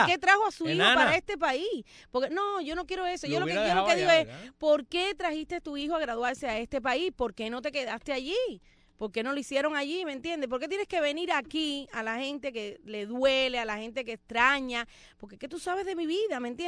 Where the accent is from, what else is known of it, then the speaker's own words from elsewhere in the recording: Cuba; mi familia en Cuba, que yo si no soy cubana.